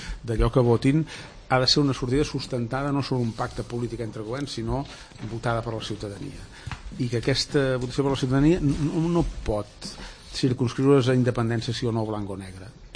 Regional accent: Vic, Catalonia, Spain; Jo sóc de Vic

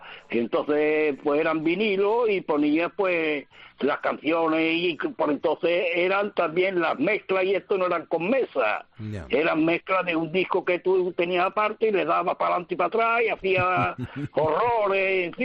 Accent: Andalusia, Spain; como soy andaluz, pues de cante flamenco

